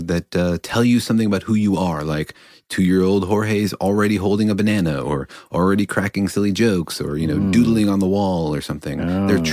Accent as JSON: {"language": "English", "town": "Los Alamos", "region": "New Mexico", "country": "United States", "tie": "born or raised there", "said": "You know, I grew up in Los Alamos, and there are all these pictures of what it looked like during World War II."}